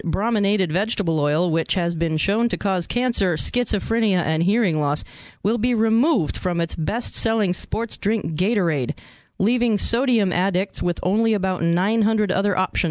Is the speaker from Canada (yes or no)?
yes; Canada; I'm Canadian. We're like lame, kind of.